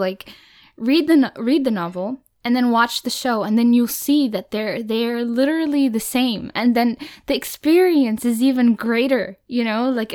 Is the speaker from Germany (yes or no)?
yes; Germany; accent: German; English is a second language; I'm German and I can't even do that. Like, this is my accent. Like, I try to make the German English accent and I can't.